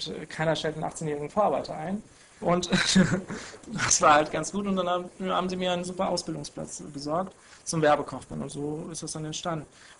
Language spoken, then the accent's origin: German; Germany; nein, ich bin in Deutschland